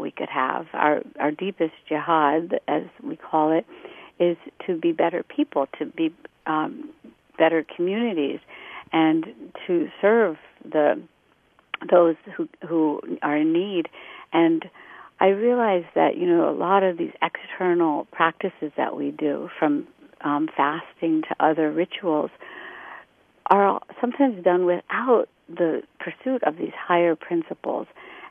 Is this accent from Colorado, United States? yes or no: no; Morgantown, West Virginia, United States; in my hometown in Morgantown, West Virginia, we were opening up a new mosque.